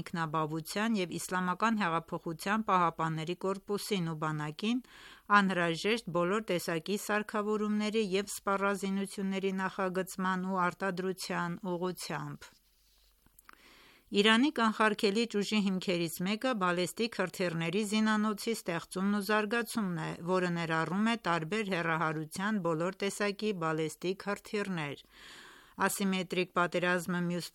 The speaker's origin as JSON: {"language": "Armenian", "country": "Iran", "tie": "born or raised there", "said": "Ես նույնպես, որպես իրանցի, մեծացել եմ այս մշակույթի մեջ"}